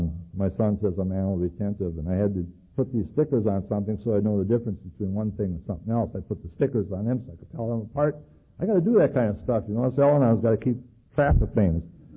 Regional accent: Superior, Wisconsin, United States; I grew up in Superior, Wisconsin. There was 25,000 people in 89 bars.

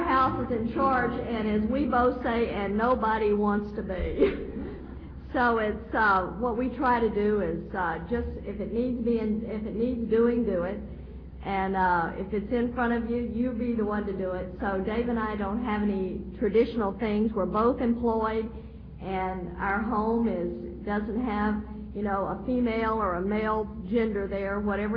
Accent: Southern United States, United States; I'm a Southerner, we wash.

